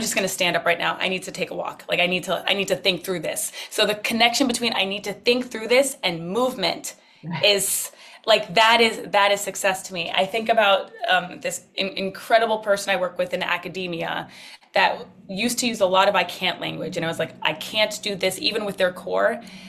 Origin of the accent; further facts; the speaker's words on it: Nigeria; I'm a Nigerian, and the stereotype around Nigerians is you're a doctor, lawyer, or an engineer, and I am none of these things.